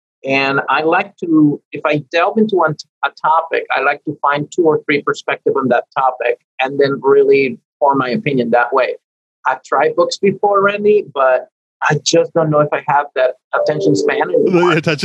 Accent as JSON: {"language": "English", "country": "Panama", "tie": "born or raised there", "second_language": "English", "said": "actually, that's how I learned English, you know, singing. And really, I was always very curious about the lyrics of albums. And, you know, in my high school years, popular music was American music in English in Panama for whatever reason."}